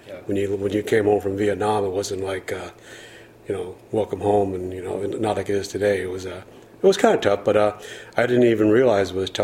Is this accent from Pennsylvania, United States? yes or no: no; Jamestown, North Dakota, United States; born there; But anyways, so I was born in North Dakota, Jamestown, North Dakota, in 1950. I have three other brothers and two sisters, come from a Navy family.